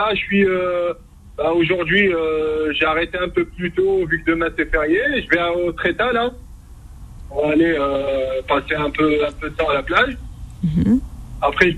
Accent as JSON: {"language": "French", "town": "Algiers", "region": "Algiers Province", "country": "Algeria", "tie": "born or raised there", "said": "Moi, je suis kabyle, j'ai grandi à Alger, donc on peut dire que je suis algérois kabyle, kabyle ou algérois"}